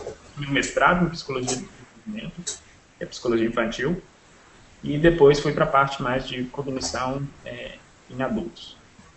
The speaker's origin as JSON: {"language": "Portuguese", "town": "Belo Horizonte", "region": "Minas Gerais", "country": "Brazil", "also_born_or_lived": "Texas, United States", "moved": "as an adult", "said": "a minha formação é toda em Belo Horizonte, Minas. Sou de BH, de Minas."}